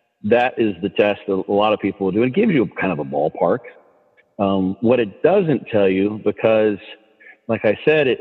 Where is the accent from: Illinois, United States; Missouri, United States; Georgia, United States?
Illinois, United States; I'm from the U.S. I grew up in Illinois.